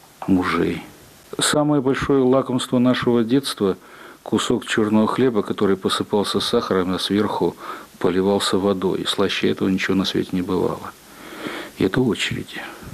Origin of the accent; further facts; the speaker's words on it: Ural, Russia; Я родился на Урале в маленьком рабочем поселке, который возник еще в 30-е годы 18 века